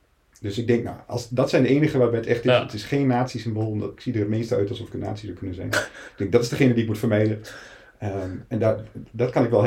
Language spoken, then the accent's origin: Dutch; Hengelo, Overijssel, Netherlands; Hey, ik kom zelf uit Hengelo, dus misschien is dat mijn...